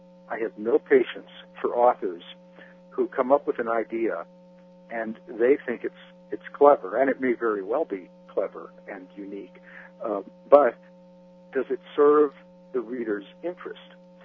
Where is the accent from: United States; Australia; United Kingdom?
United States; especially being an American writing a James Bond novel set in largely in England.